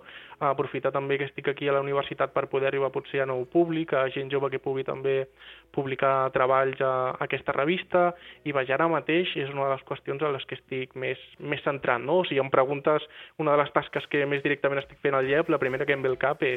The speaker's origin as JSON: {"language": "Catalan", "town": "Creixell", "region": "Catalonia", "country": "Spain", "said": "Jo soc de Creixell."}